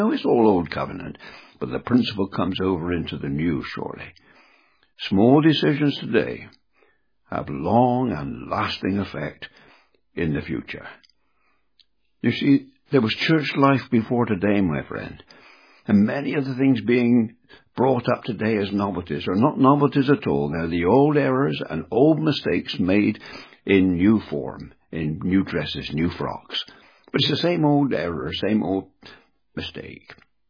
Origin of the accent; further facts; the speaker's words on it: England, United Kingdom; Now, I'm an Englishman.